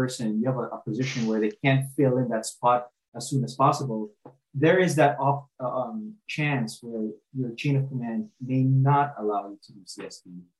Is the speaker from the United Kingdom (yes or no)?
no; Philippines; moved away as an adult; now in United States; So I grew up in the Philippines, moved to the US, by the age of 21, so that's back in 2011.